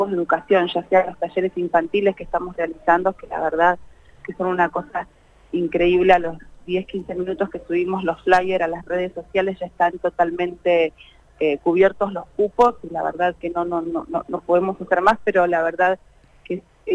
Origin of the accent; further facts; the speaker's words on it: Neuquén, Argentina; nosotros en realidad, los que somos de Neuquén de toda la vida, no hemos crecido en un ámbito de museo